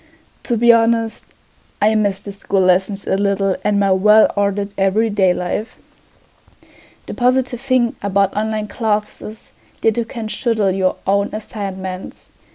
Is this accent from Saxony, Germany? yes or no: yes; Leipzig, Saxony, Germany; English is a second language; 14 years old, and I'm from Leipzig.